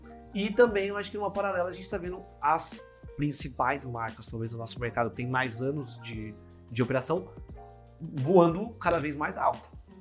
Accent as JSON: {"language": "Portuguese", "town": "Santo André", "region": "São Paulo", "country": "Brazil", "said": "tenho 29 anos, sou de Santo André."}